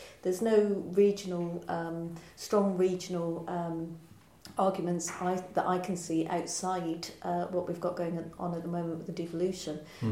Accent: Scotland, United Kingdom; I'm a Scot

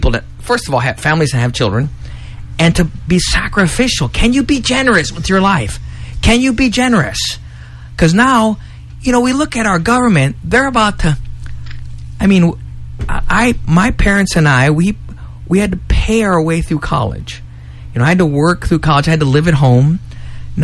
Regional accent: Chicago, Illinois, United States; I mean, we have I'm from Chicago.

